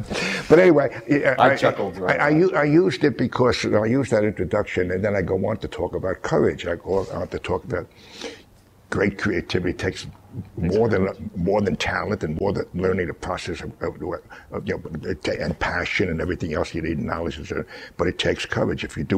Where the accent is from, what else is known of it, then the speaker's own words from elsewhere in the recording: New York, United States; Well, the Southern boys all say right here, and I'm from New York, so I say yo.